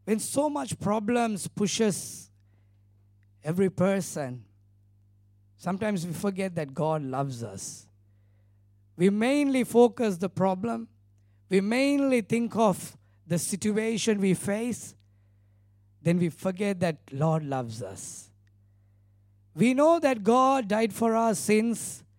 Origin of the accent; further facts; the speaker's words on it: Sri Lanka; first language Tamil; English is a second language; I'm not very much good in English because I preach in Sinhala and another language called Tamil, which is my mother tongue.